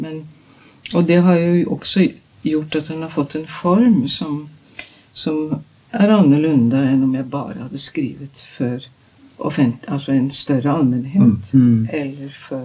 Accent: Norway; Swedish is a second language; Lite paradoxalt naturligtvis eftersom jag är norsk

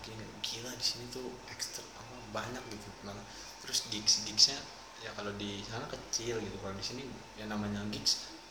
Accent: Tambun, West Java, Indonesia; Di Bekasi nih, kita dari Bekasi, dari Tambun gitu.

